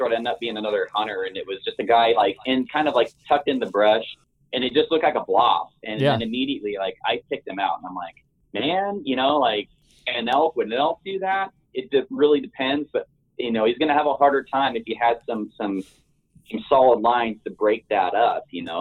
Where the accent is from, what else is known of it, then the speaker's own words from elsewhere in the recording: Oregon, United States; I grew up in Oregon. I'm 28, been hunting here my whole life